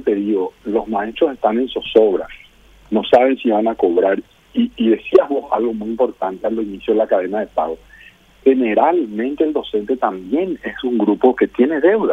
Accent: Paraguay; somos todos paraguayos

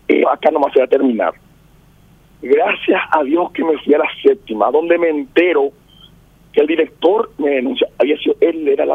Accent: Paraguay; como ciudadano, como paraguayo

